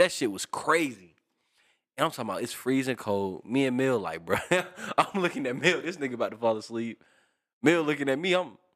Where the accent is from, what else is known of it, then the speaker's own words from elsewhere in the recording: Atlanta, Georgia, United States; but since I'm from Atlanta, everything was new and it was like, wow, like y'all streets look like this.